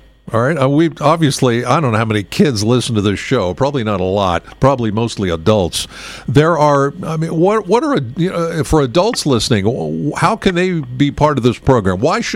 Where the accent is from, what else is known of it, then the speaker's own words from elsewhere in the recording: Penns Valley, Pennsylvania, United States; I'm from Penns Valley. I'm from the other direction.